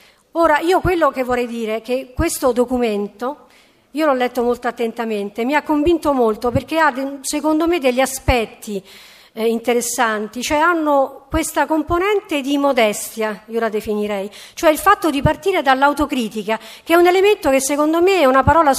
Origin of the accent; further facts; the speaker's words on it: Sicily, Italy; Certo, vengo dalla Sicilia, quindi è inevitabile che parlando della Sicilia